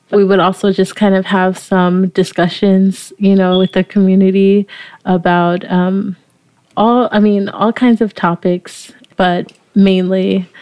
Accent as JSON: {"language": "English", "town": "Los Angeles", "region": "California", "country": "United States", "tie": "born or raised there", "also_born_or_lived": "Bellflower / Inland Empire", "said": "I was born in Bellflower because we lived in Compton and that's where Kaiser is, right? But I was raised, you know, actually between the IE, so the Inland Empire, and Watts in South Central Los Angeles."}